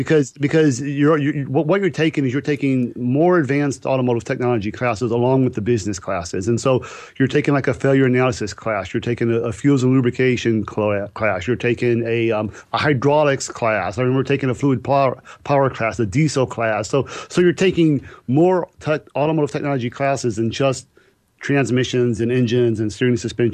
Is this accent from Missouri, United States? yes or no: yes; St. Louis, Missouri, United States; I grew up in St. Louis, and so I went there and I started to get a job at some independent shops